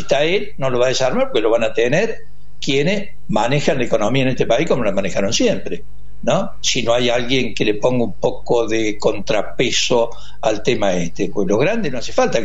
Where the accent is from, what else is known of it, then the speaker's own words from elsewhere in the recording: Córdoba, Argentina; Yo soy cordobés también, por supuesto.